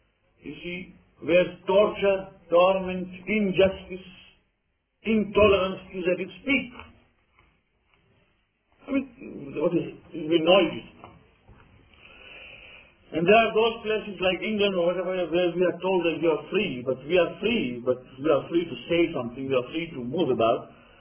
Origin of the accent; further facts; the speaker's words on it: India; moved away; also born or lived in East Africa; We are from India, South Pakistan. Pakistan was not there at that time. Then we moved and we came to this country.